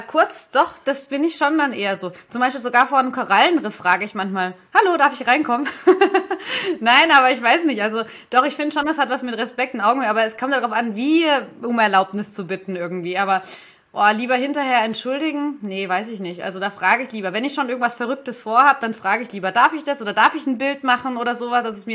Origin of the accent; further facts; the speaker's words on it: Adelsheim, Baden-Württemberg, Germany; also born or lived in Stuttgart; Und bin aber zwischen Würzburg und Heilbronn aufgewachsen in so einem, in einer kleineren Stadt. Und da gibt es aber tatsächlich die besten, Adelsheim heißt